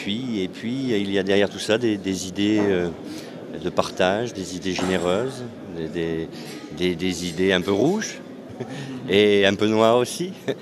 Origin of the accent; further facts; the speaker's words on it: Hauts-de-France, France; parce que je suis d'origine du Nord, comme vous l'avez précisé, mais je suis aussi un fils d'ouvrier.